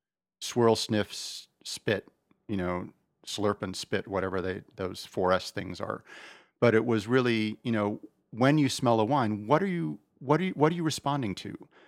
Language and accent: English; United States; And I say, no, I'm American. I am very much an American.